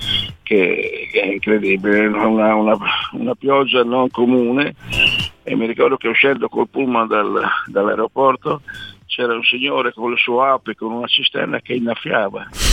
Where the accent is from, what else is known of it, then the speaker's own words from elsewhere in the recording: Emilia-Romagna, Italy; Pizzetti, che era di Forlimpopoli, poverino, mi è dispiaciuto che gli perché era giovane ed era romagnolo, era dalle mie parti.